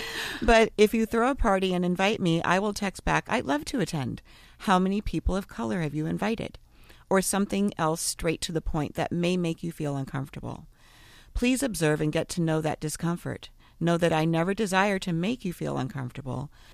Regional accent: Oregon, United States; And parenthetically, I'm from Oregon.

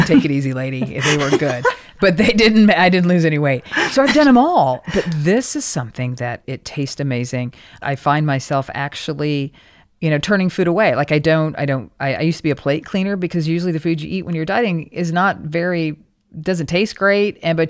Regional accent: Oklahoma, United States; And Trisha and I grew up in Mom, Oklahoma together, and we've been friends since we were, I guess, 12.

